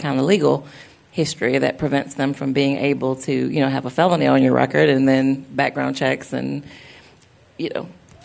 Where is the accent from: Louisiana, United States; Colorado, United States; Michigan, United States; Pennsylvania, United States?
Louisiana, United States; I didn't grow up here. I grew up in Louisiana, and I grew up in an area probably similar to North Tulsa